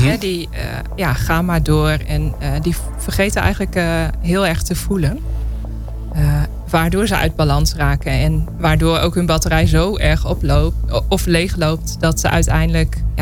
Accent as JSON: {"language": "Dutch", "town": "Leek", "region": "Groningen", "country": "Netherlands", "said": "Ik kom uit Leek."}